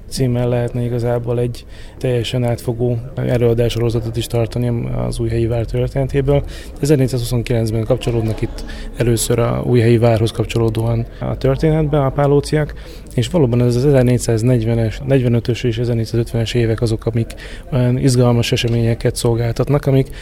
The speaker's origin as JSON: {"language": "Hungarian", "town": "Mikóháza", "region": "Borsod-Abaúj-Zemplén", "country": "Hungary", "tie": "born or raised there", "said": "ugye a Mikóháza, ahol én felnőttem, gyerekkoromat töltöttem, az a fűzéri uradalomnak egy tartozék, a fűzéri várhoz tartozott egykoron"}